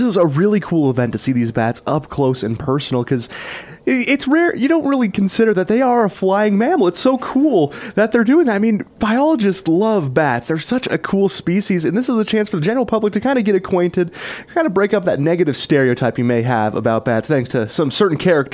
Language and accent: English; Utah, United States; growing up in the Castle Country over in Emory County, people love their mule deer